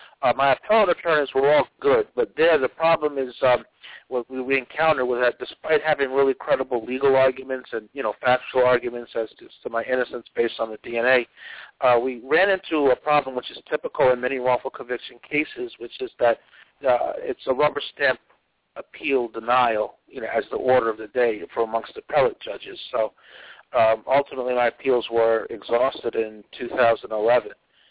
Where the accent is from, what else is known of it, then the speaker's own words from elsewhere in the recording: New York, United States; I'm an exoneree from New York.